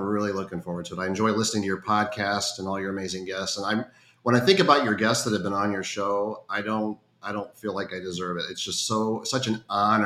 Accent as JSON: {"language": "English", "region": "Midwest", "country": "United States", "tie": "born or raised there", "said": "And when I was young, so I grew up in the Midwest."}